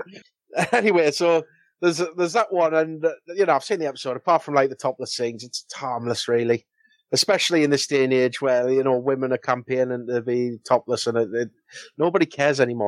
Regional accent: United Kingdom; as a Brit

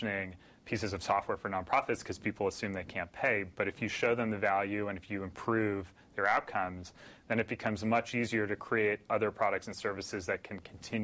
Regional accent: California, United States; Well, I grew up in Orange County for part of my life.

